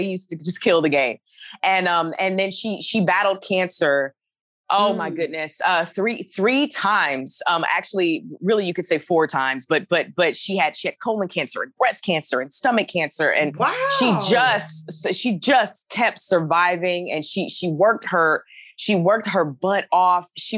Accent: Alabama, United States; I'm from Alabama. From the deep, dirty South.

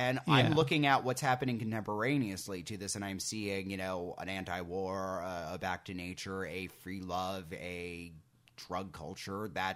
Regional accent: United States; I'm an American. I don't know my own history.

